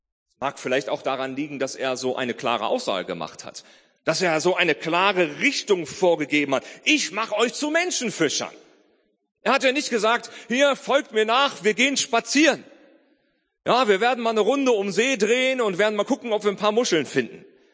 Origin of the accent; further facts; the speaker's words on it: Celle, Lower Saxony, Germany; aber in meiner Teenagerzeit habe ich in Celle gelebt, ja, das ist meine Geburtsstadt, ja, wo ich also herstamme, Celle in der Südheide.